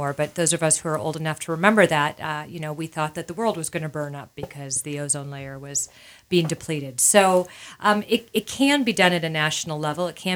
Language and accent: English; Sandpoint, Idaho, United States; from Sandpoint as well, and I'm organizing this